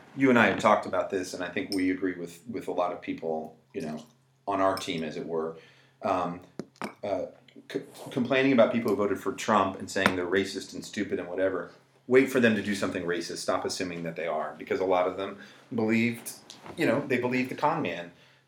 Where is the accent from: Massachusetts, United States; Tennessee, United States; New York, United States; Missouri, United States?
Tennessee, United States; I grew up in Tennessee in the 80s. I was in high school in the 80s with Northam.